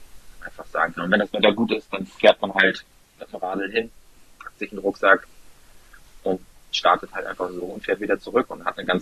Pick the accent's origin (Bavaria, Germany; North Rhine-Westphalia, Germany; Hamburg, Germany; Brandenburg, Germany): Hamburg, Germany; born there; als geborener Hamburger, als Norddeutscher, würde ich gerne auf dem Rathausmarkt einlaufen tatsächlich.